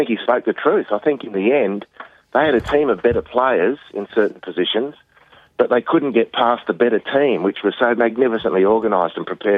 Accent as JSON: {"language": "English", "country": "Australia", "said": "for us, because we're Australian, set the whole world on fire"}